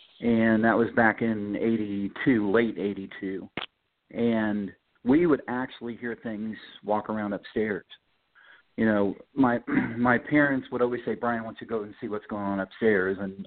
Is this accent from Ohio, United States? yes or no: no; Louisville, Indiana, United States; Well, I grew up in Louisville, Indiana, and it's just south of Newcastle. It's halfway in between Dayton and Indianapolis off of I-70.